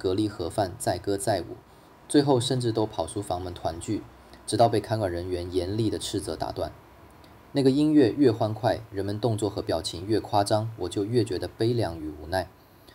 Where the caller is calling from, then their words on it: Canada; 我是来自加拿大的